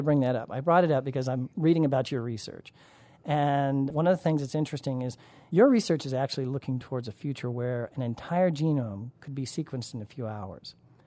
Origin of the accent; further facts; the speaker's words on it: Colorado, United States; Yes, I do recall growing up in Colorado, actually, and the mountain roads there with the salt.